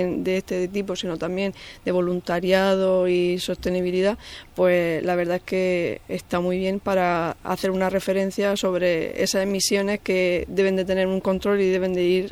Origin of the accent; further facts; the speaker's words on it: Region of Murcia, Spain; Totalmente, y mi tierra que es Murcia también